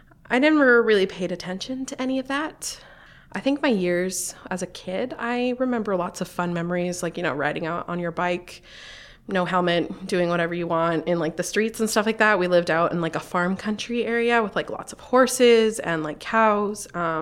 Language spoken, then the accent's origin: English; Arizona, United States; So I grew up in Arizona. So as many of you know, that is very hot desert.